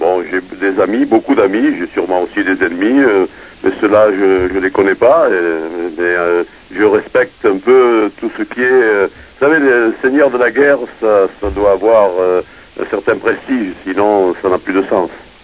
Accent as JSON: {"language": "French", "town": "Bordeaux", "region": "Nouvelle-Aquitaine", "country": "France", "tie": "born there", "said": "vous pouvez dire que j'ai été fabriqué en Chine et je suis né à Bordeaux."}